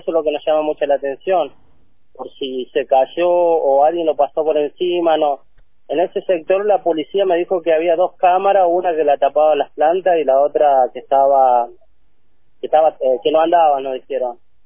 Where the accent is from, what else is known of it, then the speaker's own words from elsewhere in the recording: Santiago del Estero, Argentina; born there; now in San Luis, Argentina; nosotros somos nacidos allá en Santiago del Estero